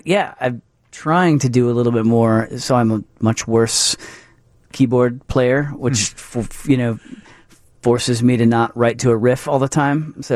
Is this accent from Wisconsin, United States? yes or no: no; Lansing, Michigan, United States; Yeah, I'm from Michigan, from Lansing, Michigan, actually